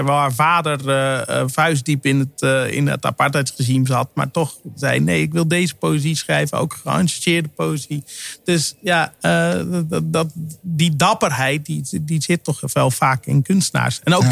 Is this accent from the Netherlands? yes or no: yes; Sneek, Friesland, Netherlands; Ik groeide op in Sneek, hè.